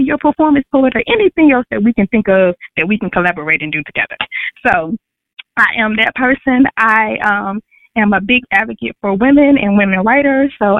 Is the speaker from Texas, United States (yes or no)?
no; Mobile, Alabama, United States; now in Virginia, United States; I don't claim it as the South because I'm from Mobile, Alabama, where it's really, really South.